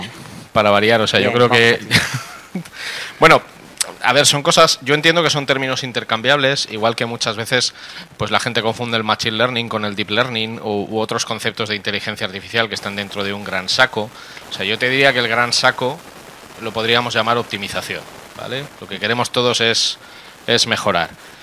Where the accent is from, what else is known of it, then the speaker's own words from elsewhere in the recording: Zaragoza, Aragon, Spain; soy de Zaragoza, la ciudad más importante del planeta.